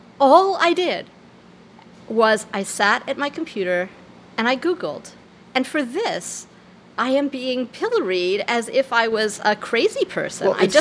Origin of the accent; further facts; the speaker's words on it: New York, United States; The basic reason I never learned to drive was I'm a New Yorker.